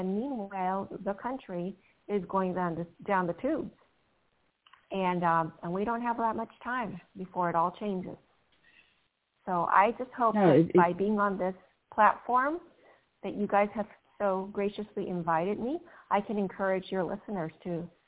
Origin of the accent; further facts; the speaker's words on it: Venezuela; also born or lived in Panama; now in United States; I am from the Banana Republics. I was born in Panama and I was raised in Venezuela.